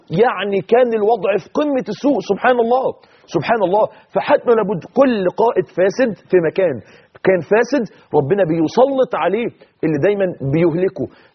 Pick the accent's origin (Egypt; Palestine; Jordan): Egypt; Mansoura, Dakahlia; من اكبر تجار الخردة مثلا عندنا في المنصورة